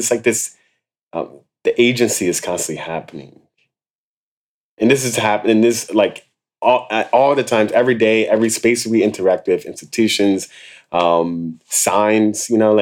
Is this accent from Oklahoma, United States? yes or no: no; Philadelphia, Pennsylvania, United States; Or like growing up in Philly, I have friends and family that have navigated and has different roots.